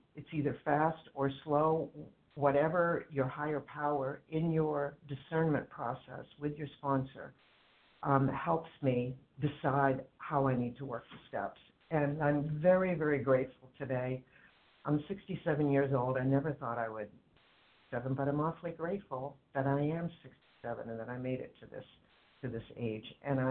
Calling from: Cambridge, Massachusetts, United States; I'm calling from Cambridge, Massachusetts.

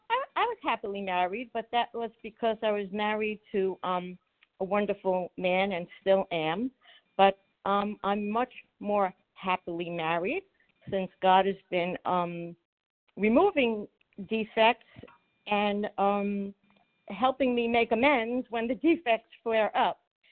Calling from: Florida, United States; I'm calling from Florida.

